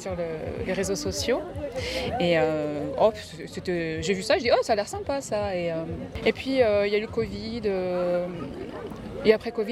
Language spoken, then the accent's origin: French; Brittany, France; Et donc, comme nous, on vient de la Bretagne, ça nous semblait logique.